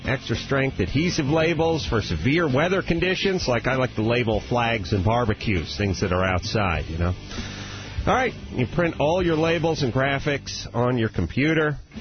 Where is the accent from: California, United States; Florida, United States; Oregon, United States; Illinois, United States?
California, United States; North Hollywood; Yeah, I'm from North Hollywood.